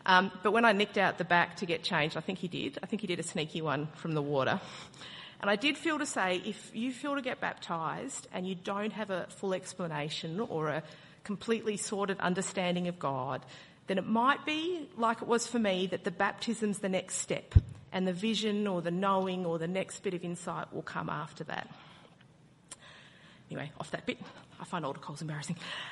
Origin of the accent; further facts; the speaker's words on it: Melbourne, Victoria, Australia; I grew up in Melbourne, so it's ridiculous.